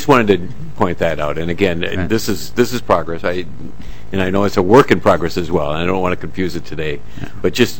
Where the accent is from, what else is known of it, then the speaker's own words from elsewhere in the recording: North Mankato, Minnesota, United States; but that doesn't mean that my hometown of North Mankato wouldn't also be interested.